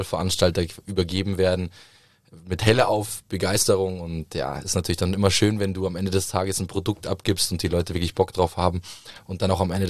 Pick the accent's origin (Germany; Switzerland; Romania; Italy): Italy; als Italiener